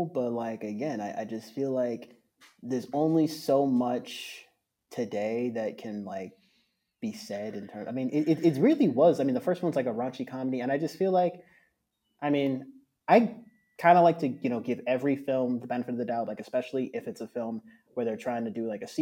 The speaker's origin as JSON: {"language": "English", "region": "Connecticut", "country": "United States", "tie": "born or raised there", "said": "he's actually from my home state. He's from Fairfield, Connecticut."}